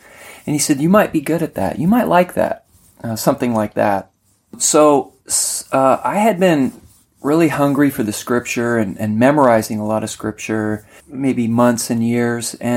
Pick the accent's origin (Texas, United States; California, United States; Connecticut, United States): California, United States; Mill Valley; Was in a home group in Marin County, Corte Madera, a city over from where I grew up in Mill Valley.